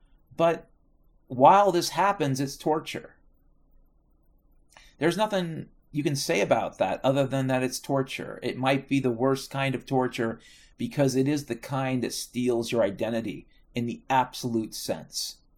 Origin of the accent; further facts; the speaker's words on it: Washington, United States; I grew up in Washington State, so I feel like I have a right to say this.